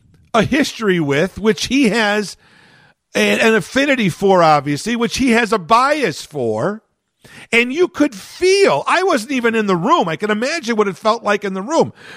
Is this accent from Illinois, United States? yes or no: yes; Chicago, Illinois, United States; And I've lived in Chicago, born and raised in Chicago, live in the area my entire life.